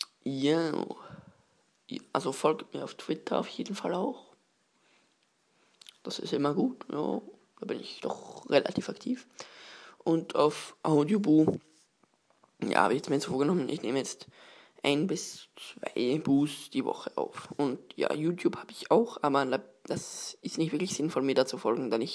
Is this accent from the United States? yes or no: no; Austria; Ich komme aus Österreich und ich interessiere mich für Tech